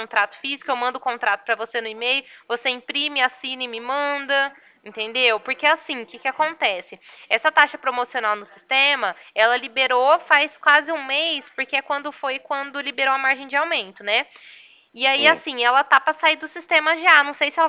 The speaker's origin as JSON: {"language": "Portuguese", "town": "Ribeirão Preto", "region": "São Paulo", "country": "Brazil", "said": "Eu sou de Ribeirão Preto"}